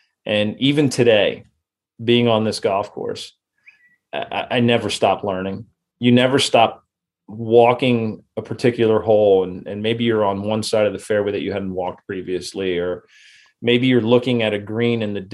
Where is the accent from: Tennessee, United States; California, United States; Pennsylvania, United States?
Pennsylvania, United States; I grew up in Lancaster County. So 20 minutes from the club, growing up on and playing most of the public courses in the area.